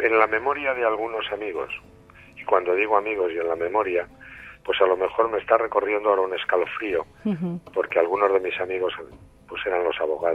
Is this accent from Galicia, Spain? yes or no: no; Guadalajara, Castilla-La Mancha, Spain; humildísimo libro de viajes por mi tierra, por mis tierras de Guadalajara